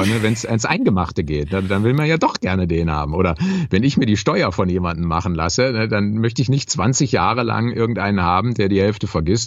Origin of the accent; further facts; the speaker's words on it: Düsseldorf, North Rhine-Westphalia, Germany; ich fühle mich ja als Rheinländer, weil ich da groß geworden bin in Düsseldorf.